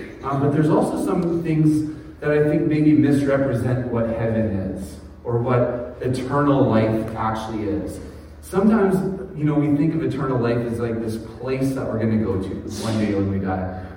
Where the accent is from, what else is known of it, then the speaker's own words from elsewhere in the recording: Winnipeg, Manitoba, Canada; I grew up in Winnipeg, or just south of Winnipeg.